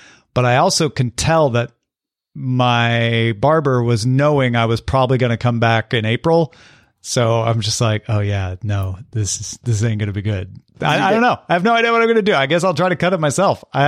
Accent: East Coast, United States; We're from the East Coast looking at the weird Oklahomans and Floridans.

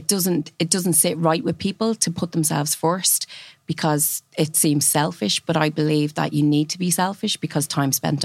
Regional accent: Dublin, County Dublin, Ireland; as I said, I'm from Dublin 7. I don't have the typical D4 accent or anything like that.

